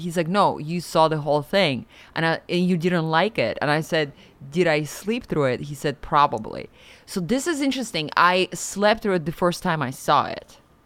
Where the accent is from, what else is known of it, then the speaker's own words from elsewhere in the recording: Siberia, Russia; English is a second language; I remember growing up in Siberia